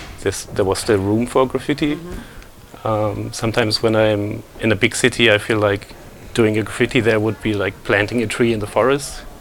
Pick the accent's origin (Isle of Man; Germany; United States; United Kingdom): Germany; Meppen, Lower Saxony; English is a second language; In a small town near the Dutch border in Germany. Mm-hmm. It's called Meppen. It's in the middle of nowhere, basically. It's near Münster and Osnabrück, which would be like the closest, a bit bigger cities.